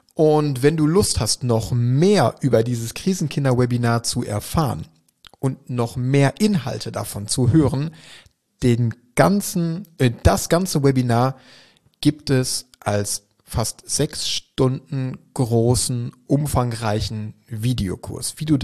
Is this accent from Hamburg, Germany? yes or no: no; Schwerte, North Rhine-Westphalia, Germany; nach Schwerte an die Ruhr in meine Heimatstadt.